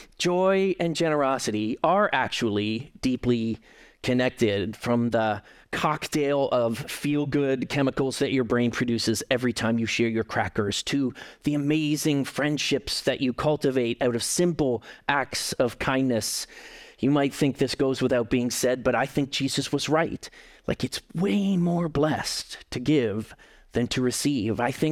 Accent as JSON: {"language": "English", "town": "Hamilton", "region": "Ontario", "country": "Canada", "tie": "born or raised there", "said": "or my hometown, The Hammer."}